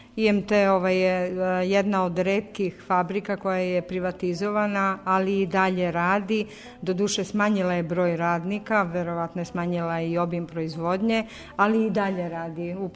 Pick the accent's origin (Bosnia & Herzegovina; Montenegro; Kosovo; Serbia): Serbia; Paraćin, Central Serbia; also born or lived in Bečej; Ja sam rodom iz Paraćina, a pre dolaska sam živjela u Bečeju, u Vojvodini.